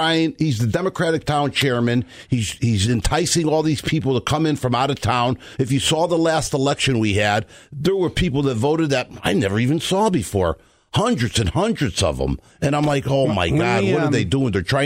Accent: Ansonia, Connecticut, United States; I'm 65 years old next week, and I'm born and raised in Ansonia. Never left. I raised my family, my business. I was schooled here, and I love this town.

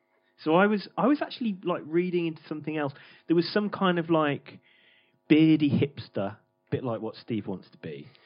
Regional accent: Wolverhampton, West Midlands, United Kingdom; Wolverhampton. That's what we drink in O'Neill's in the town centre, mate.

